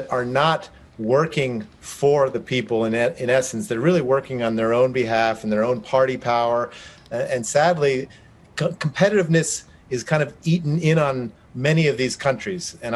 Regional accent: New Jersey, United States; So I grew up in New Jersey, so it was a dream.

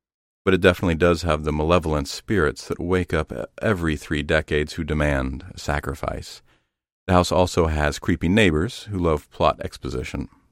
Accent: Zanesville, Ohio, United States; I recall that while growing up in Zanesville, Ohio, there is a Pizza Hut on Maple Avenue with a buffet that I'd love to go to with friends.

